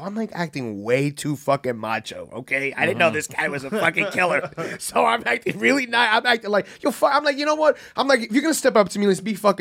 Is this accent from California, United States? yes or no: no; Bronx, New York, United States; But you must not be from the Bronx like I'm from the Bronx because we don't say people's names.